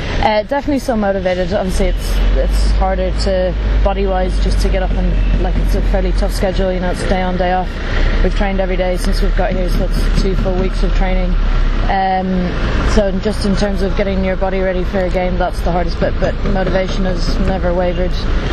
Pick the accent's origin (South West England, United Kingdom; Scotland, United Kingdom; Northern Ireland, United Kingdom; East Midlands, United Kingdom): Northern Ireland, United Kingdom; accent: northern; moved away; I've lost my northern accent there anyway. There was no girls' cricket available for me when I was living up north. I went to school in Methody. I played Ulster cricket